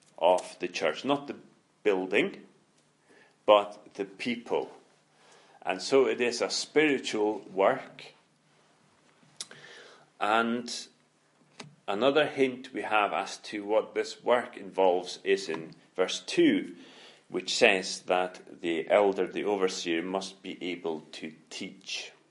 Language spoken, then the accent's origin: English; Faroe Islands; when I was a young man, a teenager growing up in Faroe